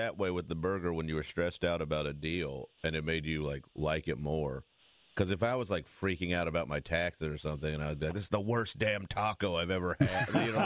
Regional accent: Texas, United States; sounds like my home state.

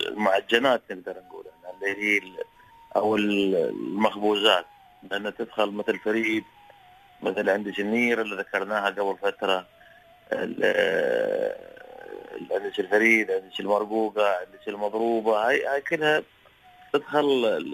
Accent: United Arab Emirates; now in Saudi Arabia; مثلا عندنا في الإمارات، هنا في السعودية

